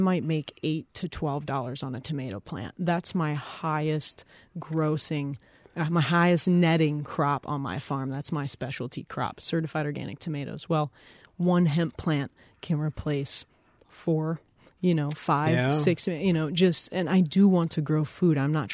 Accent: Minocqua, Wisconsin, United States; I'm actually from Minocqua, so I do know Rhinelander's weather

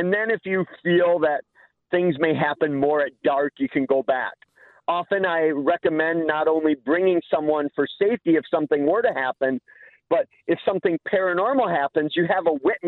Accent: Eau Claire, Wisconsin, United States; born or raised there

